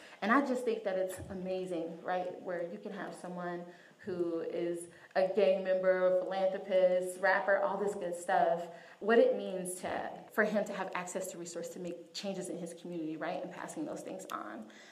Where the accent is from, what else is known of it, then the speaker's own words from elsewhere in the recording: Atlanta, Georgia, United States; I grew up in Atlanta, on the west side of Atlanta, MLK, if anybody from Atlanta, if you know MLK, that's where I'm from.